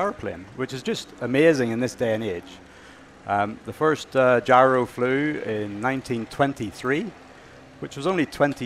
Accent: Northern Ireland, United Kingdom; The flight was around the world from Oregon, but actually I'm from Northern Ireland.

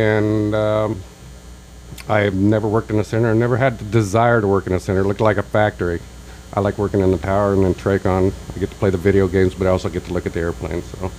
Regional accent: Evansville, Indiana, United States; In facilities, like I'm from Evansville, Indiana, we have an up-down facility.

